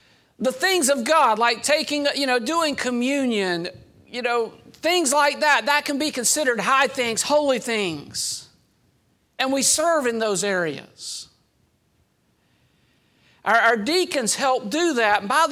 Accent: Georgia, United States; I'm from Johnson County now, you know. I grew up in South Georgia, but now I've adopted Johnson County ways.

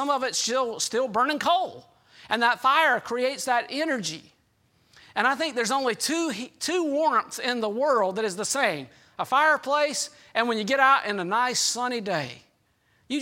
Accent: Georgia, United States; you got to remember, I grew up in South Georgia.

